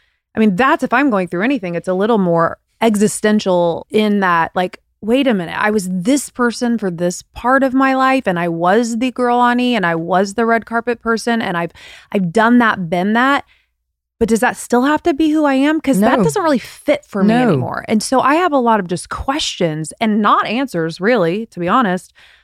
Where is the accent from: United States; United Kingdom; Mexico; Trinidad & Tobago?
United Kingdom; We're British.